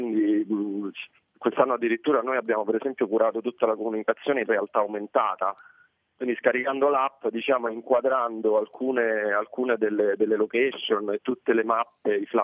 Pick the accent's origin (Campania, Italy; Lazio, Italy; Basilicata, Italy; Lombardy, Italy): Lazio, Italy; Rome; Quindi è un percorso in qualche modo anche da cittadino, da romano, io lo dico.